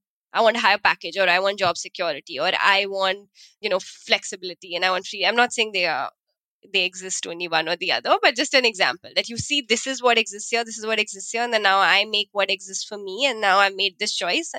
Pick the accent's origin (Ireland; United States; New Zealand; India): India; we grew up in India